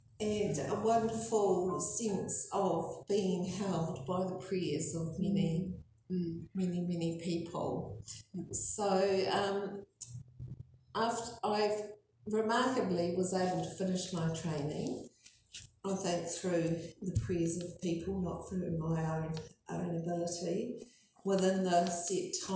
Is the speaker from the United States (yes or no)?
no; Blenheim, Marlborough, New Zealand; also born or lived in Hawera / Gawler; I was born in Hawara in Taranaki, then moved at the age of two to Blenheim, where I did most of my primary school years, then moved with my family to Gawler, finished off my high school years there